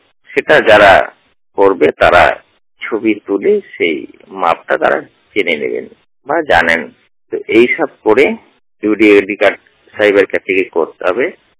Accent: Bidhannagar, West Bengal, India; আমি একজন পূর্ণ দৃষ্টিহীন ব্যক্তি। আমার বাড়ি হচ্ছে দার্জিলিং শিলিগুড়ি অন্তর্ভুক্ত বিধাননগরে।

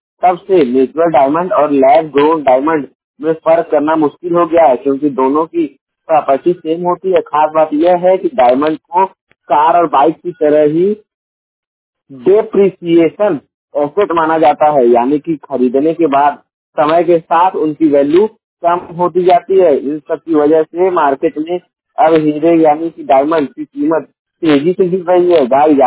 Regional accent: Jaunpur, Uttar Pradesh, India; और उत्तर प्रदेश के जौनपुर जिले का निवासी हूँ

